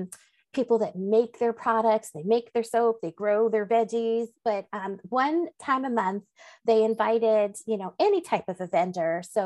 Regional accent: New Jersey, United States; also born or lived in Georgia / Kentucky; now in Noblesville, United States; So my dad had relocated to a couple different places with his job. And so we're from Jersey. We've lived in Georgia. We've lived in Kentucky. So that's where I met my hubby, had our family. And we moved to Indiana, actually Noblesville, Indiana.

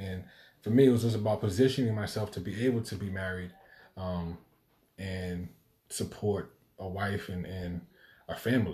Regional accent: Chelsea, Massachusetts, United States; Growing up in Chelsea, you just see mostly Latin people.

